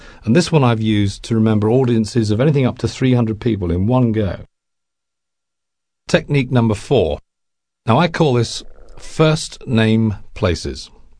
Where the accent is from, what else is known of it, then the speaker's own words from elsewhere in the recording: Guildford, South East England, United Kingdom; then I would go straight to a Jean shop in my hometown of Guildford.